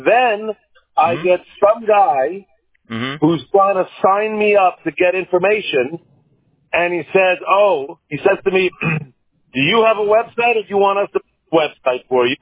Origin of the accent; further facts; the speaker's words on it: New York, United States; every single flag that just tells me after 40 years of living, growing up in New York, and 40 of business and fraud.